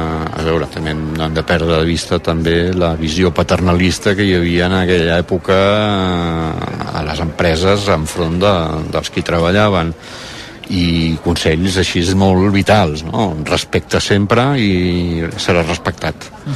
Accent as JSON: {"language": "Catalan", "town": "Camprodon", "region": "Catalonia", "country": "Spain", "tie": "born or raised there", "said": "Bé, recordo de petit, estava aquí a Camprodon, sortint de col·legi"}